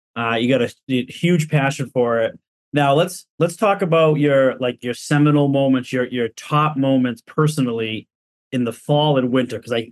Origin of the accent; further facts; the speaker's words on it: Gloucester, Massachusetts, United States; I used to be like the sports editor and editor of the Gloucester Times in my hometown.